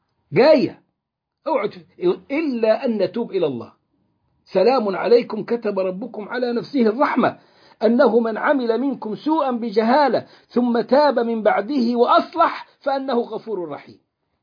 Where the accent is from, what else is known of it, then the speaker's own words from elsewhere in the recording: Egypt; بلد زي بلدنا مصر